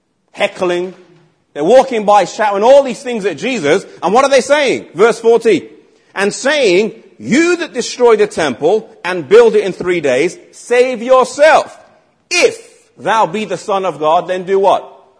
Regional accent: England, United Kingdom; Well, I'm English, because I'm from England, have a passport. But my mother's from Iceland. My dad's from Mauritius, but he's an Indian Mauritian.

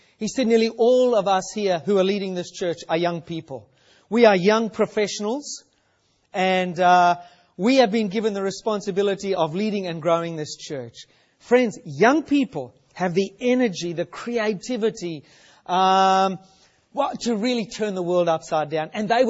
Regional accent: Australia; We told her where we were from. I'm from Australia.

